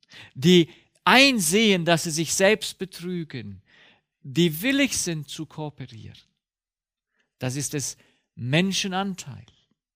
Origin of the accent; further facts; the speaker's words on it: Romania; ich komme ja aus Rumänien